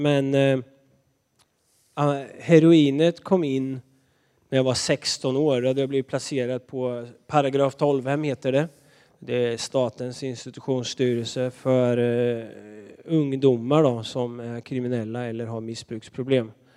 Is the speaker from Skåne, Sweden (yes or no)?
no; Linköping, Östergötland, Sweden; Ja, jag är östgöte, vet du. Det är jag.